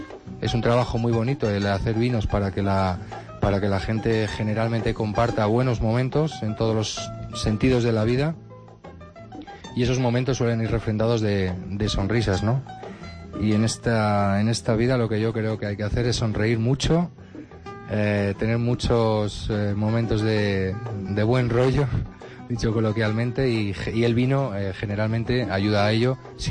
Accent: Castile and León, Spain; soy de Ribera del Duero, pero vamos, estoy encantada de estar aquí y de hacer vinos aquí.

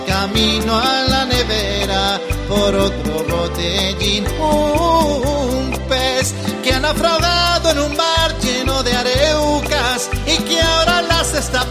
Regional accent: Puerto Rico; a diferencia de Puerto Rico, que yo soy de Puerto Rico

